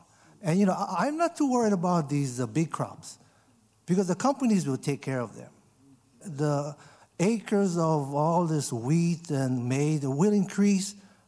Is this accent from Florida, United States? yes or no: no; Hawaii, United States; also born or lived in Ithaca, New York; Well, you know, I'm from Hawaii, and I spent a lot of my years at Cornell, but I'm back in Hawaii